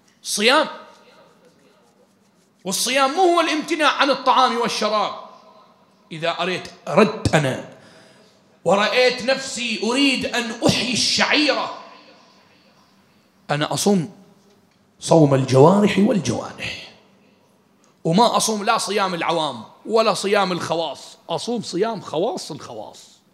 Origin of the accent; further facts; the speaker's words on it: Bahrain; قال لي بابا شو اسمك أنت؟ قلت له … من وين أنت؟ بحرين.